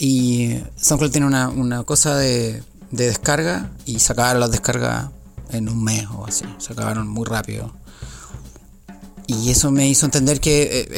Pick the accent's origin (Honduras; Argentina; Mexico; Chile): Chile; Santiago, Santiago Metropolitan; Bueno, yo ya te dije que soy de Chile, de Santiago, la capital.